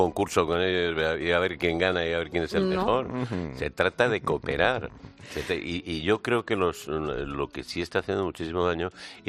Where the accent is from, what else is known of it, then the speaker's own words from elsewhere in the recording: Spain; Como somos españoles